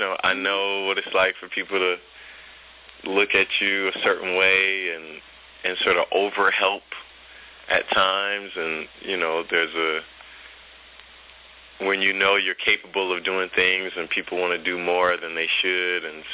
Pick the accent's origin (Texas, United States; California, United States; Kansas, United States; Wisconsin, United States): Wisconsin, United States; Milwaukee; I grew up in Milwaukee